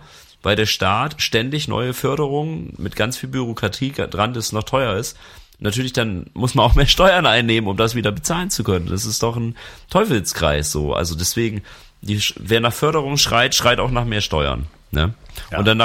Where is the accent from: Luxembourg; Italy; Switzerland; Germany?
Germany; Bremen; ich komme aus Norddeutschland, ich bin ja eigentlich Bremer Jung. Und in meiner Kindheit gab es da noch ganz, ganz viel Weiden